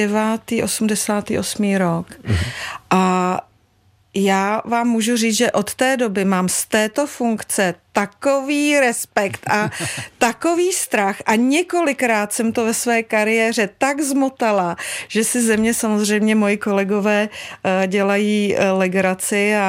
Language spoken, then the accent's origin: Czech; Rumburk, Ústí nad Labem Region, Czechia; v té je Rumburg, odkud pocházím z Rumburku